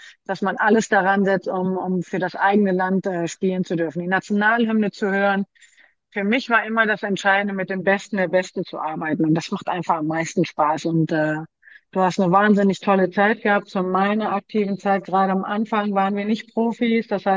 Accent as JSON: {"language": "German", "town": "Düsseldorf", "region": "North Rhine-Westphalia", "country": "Germany", "tie": "born there", "lives_now": "Cologne, Germany", "said": "Lebe in Köln, ich komme zwar gebürtig aus Düsseldorf, aber war immer schon irgendwie Köln-Fan"}